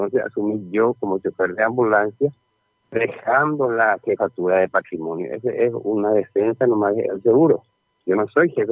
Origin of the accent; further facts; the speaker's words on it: Paraguay; nosotros como esclavos paraguayos, como funcionarios del Estado